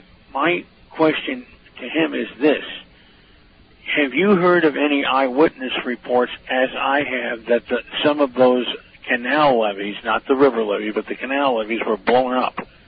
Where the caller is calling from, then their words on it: New Orleans, Louisiana, United States; Of course, I'm calling from New Orleans, where there's still huge amounts of damage that have not been fixed.